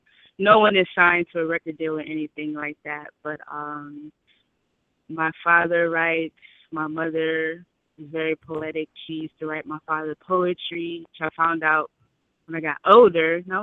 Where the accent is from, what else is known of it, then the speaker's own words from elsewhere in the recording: San Francisco, California, United States; I'm originally from San Francisco.